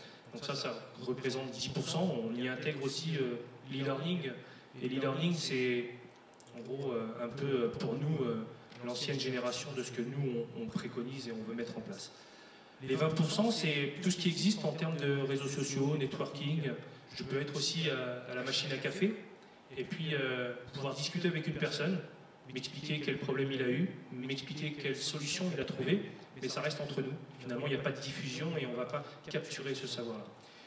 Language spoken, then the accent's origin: French; Nantes, Pays de la Loire, France; Sachant que je suis un pur Nantais, né il n'y a pas très loin là, à la maternité de Nantes.